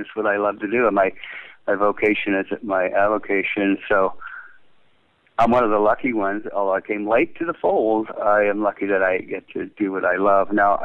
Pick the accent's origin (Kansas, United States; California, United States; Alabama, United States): California, United States; Arcata; I grew up in Arcata. When you're an artist in a small town